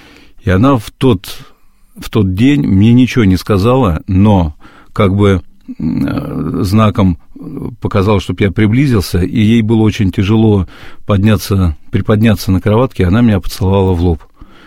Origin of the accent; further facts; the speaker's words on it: Moscow, Russia; в матушкином доме, в Москве, откуда я родом